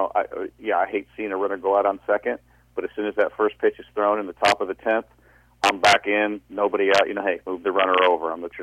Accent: Chicago, Illinois, United States; I mean, I grew up in Chicago. I love Michael Jordan.

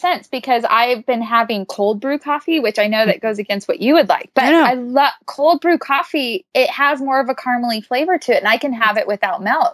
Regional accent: Pacific Northwest, United States; See, and I'm from the Pacific Northwest here, and we're like all coffee people

